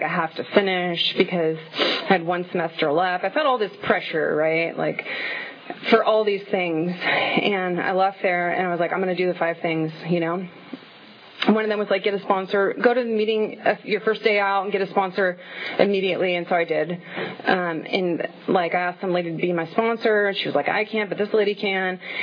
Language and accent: English; California, United States; now in Fresno, United States; I'm from the Bay Area. I moved down here about 2.5 years ago. And by down here, I mean Fresno.